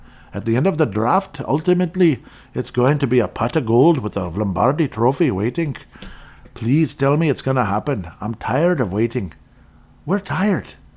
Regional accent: Golden Valley, Minnesota, United States; At least I have a New York personality, even though I'm from Golden Valley, Minnesota.

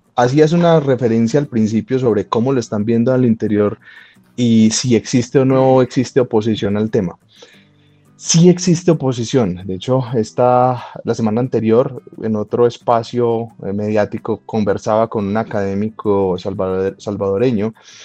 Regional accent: Colombia; Pues aquí todos somos colombianos, pregúntense cuántos inocentes hay en las cárceles de Colombia esperando su juicio

